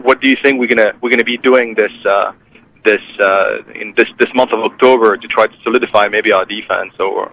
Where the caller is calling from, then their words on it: Dallas, Texas, United States; Actually, I'm in Dallas. I'm calling you from Dallas.